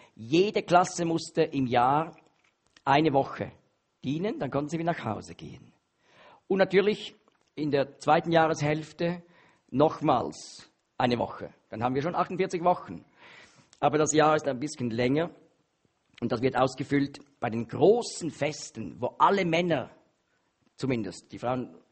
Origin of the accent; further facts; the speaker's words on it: Switzerland; da in Luzern, bei uns in der Schweiz